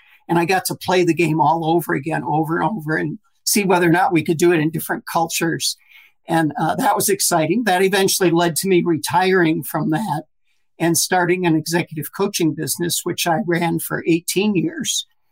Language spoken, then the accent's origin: English; Lansing, Michigan, United States; I grew up in Lansing, Michigan. So we drove from Lansing to Detroit